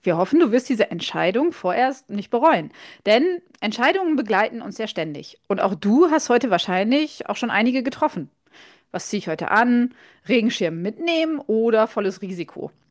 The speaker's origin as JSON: {"language": "German", "region": "West Germany", "country": "Germany", "tie": "born or raised there", "said": "Ja, ich bin im Westen groß geworden, ich kenne das."}